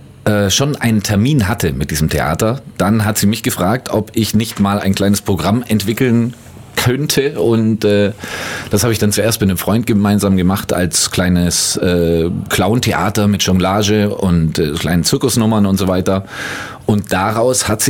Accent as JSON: {"language": "German", "town": "Thalfingen", "region": "Bavaria", "country": "Germany", "tie": "born or raised there", "also_born_or_lived": "Ulm", "said": "Aber geboren bin ich in Ulm und in Thalfingen, hier gleich das nächste Dorf in Bayern, groß geworden und zur Grundschule gegangen. In der Schule war ich in Ulm wiederum und bin jetzt, glaube ich, bis auf 3 Jahre immer in Ulm gewesen."}